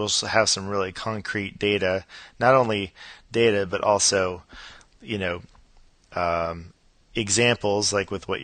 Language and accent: English; Los Angeles, California, United States; I grew up in Los Angeles, so that's my team.